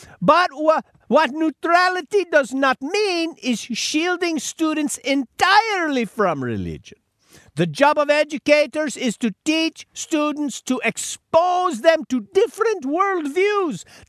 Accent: Buffalo, New York, United States; because I'm from Buffalo. There you go. That's how we say it.

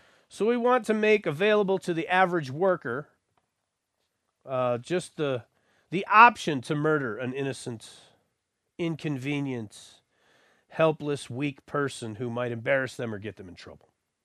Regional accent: Buffalo, New York, United States; born there; I was born in Buffalo

